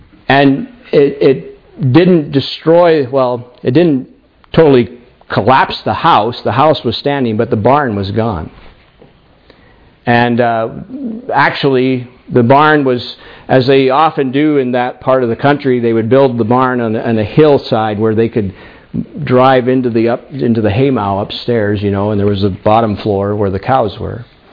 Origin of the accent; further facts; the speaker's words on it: Pennsylvania, United States; now in Canada; I grew up in the United States, in the state of Pennsylvania, which if you are at all familiar with the geography, Pennsylvania, of course, is in the east